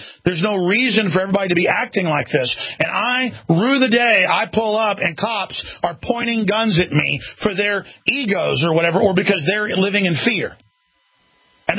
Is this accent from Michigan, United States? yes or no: no; Dallas, Texas, United States; I mean, I grew up in Dallas, folks, people that walked around like that.